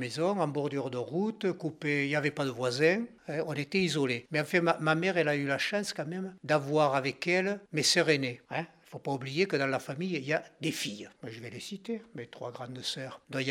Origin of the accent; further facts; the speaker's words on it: Mielan, Occitanie, France; also born or lived in Gourgues; Et puis de Gourgues, nous avons quitté Gourgues et nous sommes partis à Mielan. À Mielan, dans le Gers, voilà, un tout petit village. On s'est adapté, on a vécu là. Il y a encore la maison familiale